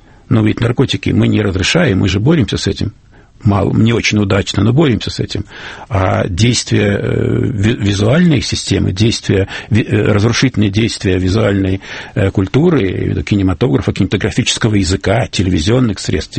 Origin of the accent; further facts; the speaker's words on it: Russia; установка у меня, как у гражданина России